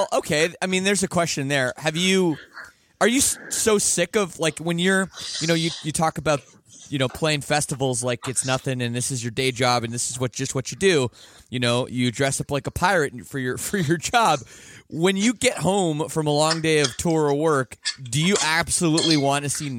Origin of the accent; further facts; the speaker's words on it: Canada; I'm from Canada.